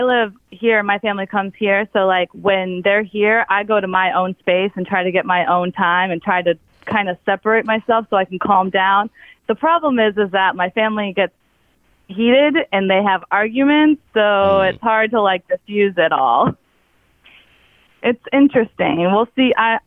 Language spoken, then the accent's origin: English; Orlando, Florida, United States; I'm from Orlando, Florida.